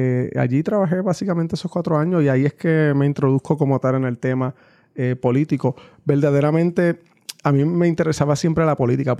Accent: Aguada, Puerto Rico; also born or lived in Mayagüez; tanto mi madre como mi padre son aguadeños. De igual forma, pues yo nací en Mayagüez, pero me crié toda mi vida en Aguada desde niño. Estudié en escuela pública de mi pueblo, tanto elemental, intermedia como superior.

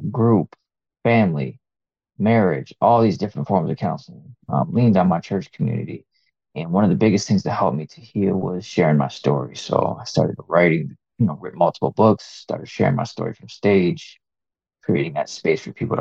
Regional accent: Rochester, New York, United States; I'm from Rochester, New York.

